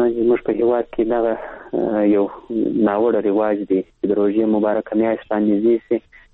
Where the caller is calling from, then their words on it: Kandahar, Afghanistan; کندهار درته تلیفون لیکته وصل سوي